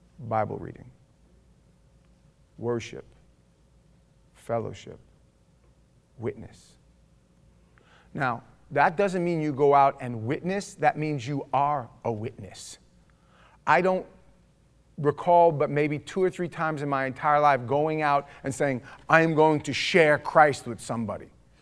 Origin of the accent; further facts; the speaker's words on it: New York, United States; I thought I was from New York too, but apparently not, because I've never walked up